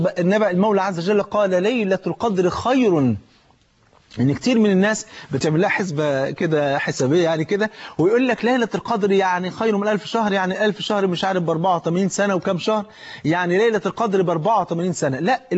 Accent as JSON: {"language": "Arabic", "country": "Egypt", "said": "وانت عارف عندنا في مصر الفول فرض عين يعني"}